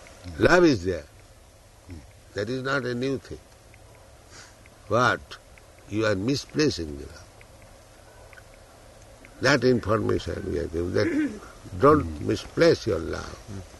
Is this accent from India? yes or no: yes; India; English is a second language; Just like I am Indian, if I want to come to France, I must take visa, I must have passport